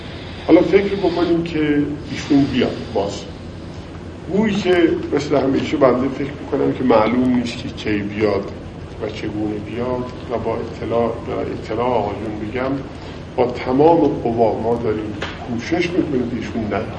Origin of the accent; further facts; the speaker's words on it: Iran; رفتن خودم هم به پاریس به عنوان یه ایرانی که با یه ایرانی دیگه فقط میخواد صحبت بکنه